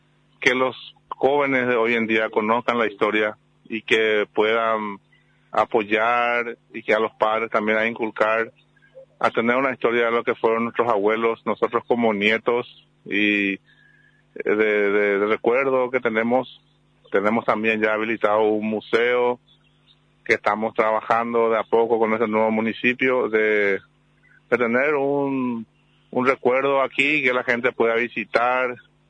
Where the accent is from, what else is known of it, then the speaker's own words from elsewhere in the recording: Paraguay; Como todo paraguayo